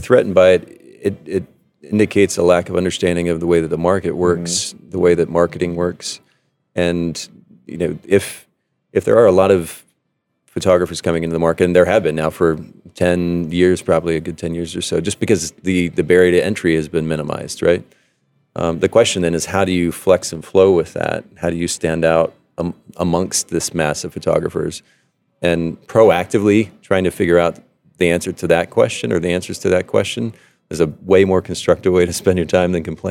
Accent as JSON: {"language": "English", "country": "Japan", "tie": "born or raised there", "said": "I grew up in Japan, and the Japanese word is Bokeh."}